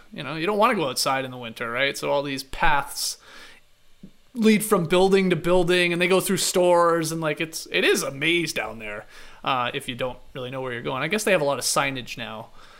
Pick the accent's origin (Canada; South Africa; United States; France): Canada; Toronto, Ontario; Maybe it's because I'm from Toronto, but I can't believe I've never heard that one.